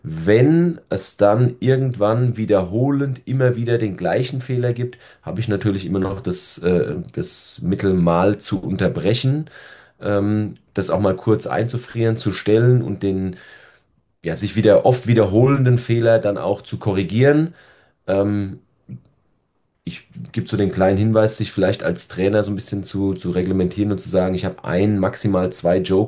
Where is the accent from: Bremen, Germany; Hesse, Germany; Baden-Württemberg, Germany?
Hesse, Germany; Ja, als Hesse heißt das nicht Moin, sondern Gude.